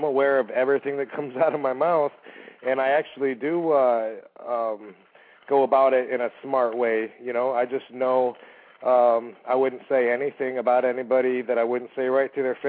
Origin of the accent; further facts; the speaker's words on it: Georgia, United States; I came up there from Georgia where you just show your dimples and clap your hands and get the crowd behind you.